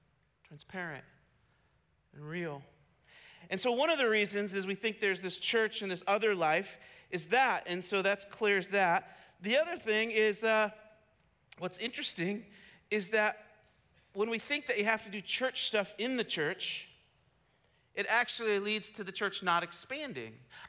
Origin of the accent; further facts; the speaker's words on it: Colorado, United States; I remember when I came from Colorado to chapel, we used to wear hats all the time in Colorado, like just caps and stuff, you know?